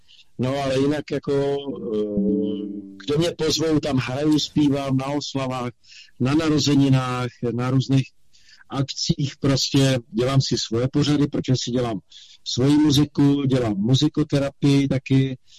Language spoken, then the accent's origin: Czech; Prostějov, Olomouc Region, Czechia; Prostějova, ano.